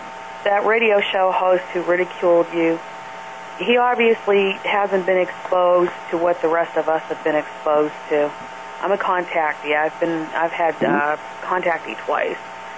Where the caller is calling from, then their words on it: Columbus, United States; from Columbus.